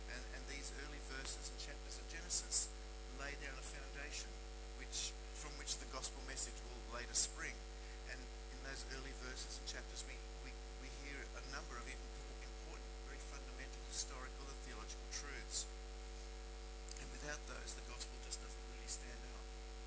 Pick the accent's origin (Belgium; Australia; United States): Australia; Sydney, New South Wales; I'm a GP from Sydney, and I live in the Hawkesbury in Sydney, which is the northwest area.